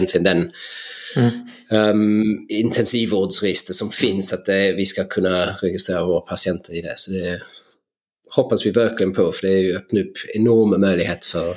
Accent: England, United Kingdom; Swedish is a second language; moved away as an adult; now in Lund, Sweden; Som ni hör, jag är från England. Jag flyttade hit för 6 år sedan, lite Brexit-utvandring, lite kärlek, en Tinder-date.

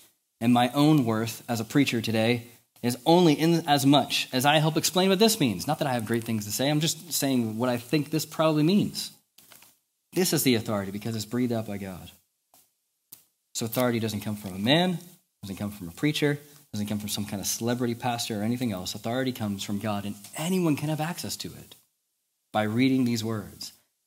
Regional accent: United States; I remember, especially as an American, it's always interesting like getting these cultural insights into how people, especially in the North, view the monarchy.

